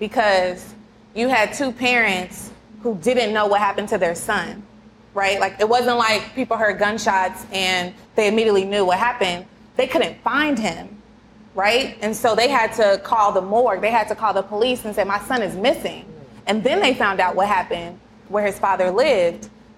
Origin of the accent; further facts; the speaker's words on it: Kansas City, United States; I'm from Kansas City. It's always top 10 murder rate